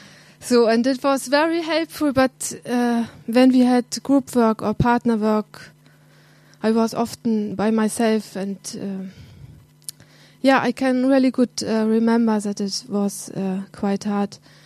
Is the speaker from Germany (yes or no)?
yes; East Germany, Germany; I grew up in East Germany. And East Germany was in those days under communism government.